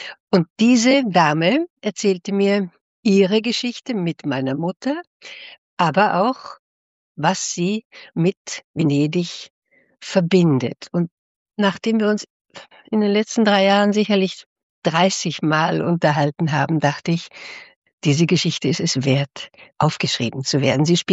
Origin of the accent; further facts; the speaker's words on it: Konstanz, Baden-Württemberg, Germany; Ich bin dann in Konstanz geboren und habe meine Schulzeit, mein Abitur in Deutschland gemacht, dann in Südamerika und in Nordamerika studiert